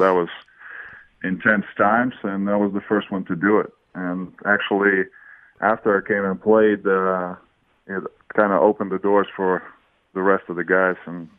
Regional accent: Lithuania; Well, I grew up around basketball. You know, Lithuania is basketball's number one sport by a mile. And my dad played, so I was around

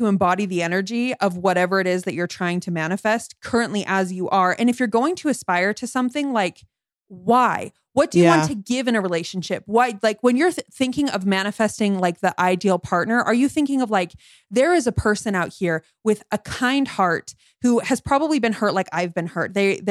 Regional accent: United States; born there; I was born in America, white, middle-class family, no disability, anything like that.

